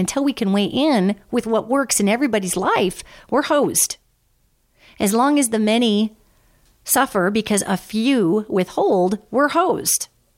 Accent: United States; I'm thrilled to be an American. I love being an American. I'm also a very globally minded American, for as globally minded as Americans can be.

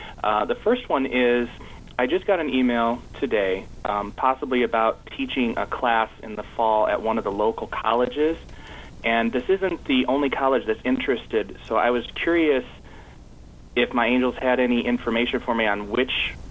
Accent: Michigan, United States; from Michigan.

